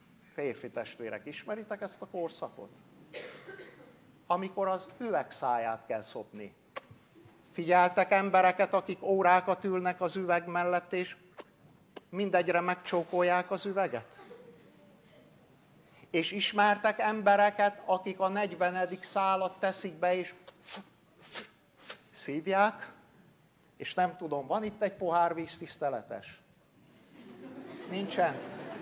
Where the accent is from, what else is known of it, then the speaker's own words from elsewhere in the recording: Transylvania, Romania; én egy színmagyar, színreformátus faluba születtem és nőttem fel Erdélybe.